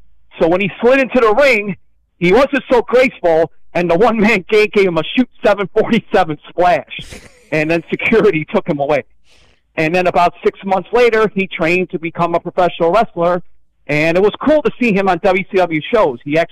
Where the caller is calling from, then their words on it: Rochester, New York, United States; from Rochester.